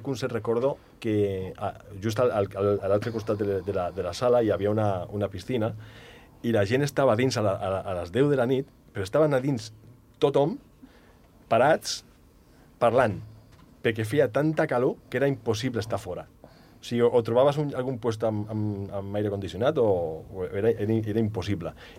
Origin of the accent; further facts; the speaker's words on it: Albacete, Castilla-La Mancha, Spain; now in Andorra; ell i jo som d'Albacete, del sud d'Espanya